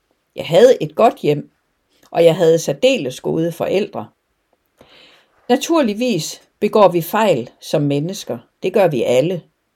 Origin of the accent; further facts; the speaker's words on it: West Jutland, Denmark; Jeg er opvokset i Vestjylland.